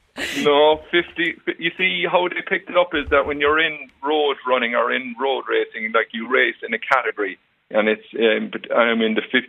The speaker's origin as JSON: {"language": "English", "town": "Cork", "region": "Munster", "country": "Ireland", "said": "like I'm from Cork and there's a bit of rebel grit and Irish grit"}